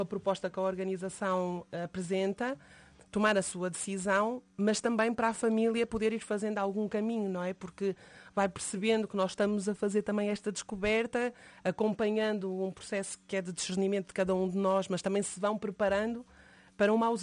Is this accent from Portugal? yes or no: yes; Porto, Norte, Portugal; Eu sou do Porto, foi lá que comecei a fazer muito trabalho na área do voluntariado.